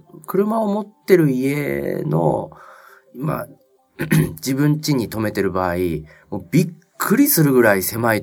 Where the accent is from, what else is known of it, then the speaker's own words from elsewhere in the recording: Aomori, Japan; also born or lived in Sendai; 僕は青森出身なんで、青森に住んでたりとか、あと、転勤族だったんでね。まあ、かなりそれはちっちゃい頃ですけど、仙台に住んでたりとか、それから東京出てからは、中央区に住んでたこともあったんですね。